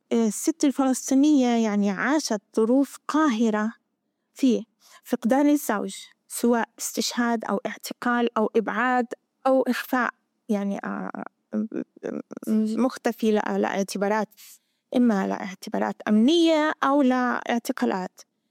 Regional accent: Zarqa, Zarqa Governorate, Jordan; انولدت في مخيم الزرقاء وبعيش في مخيم الزرقاء، بس أنا من يافا.

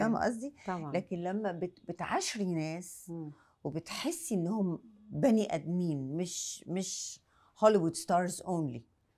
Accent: Egypt; كمصريه ده مهم جدا

